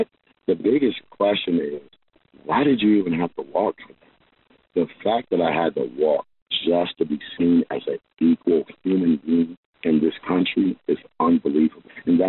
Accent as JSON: {"language": "English", "town": "Lansing", "region": "Michigan", "country": "United States", "lives_now": "Montgomery, United States", "said": "I'm from Lansing, Michigan, but I do live in Montgomery, Alabama."}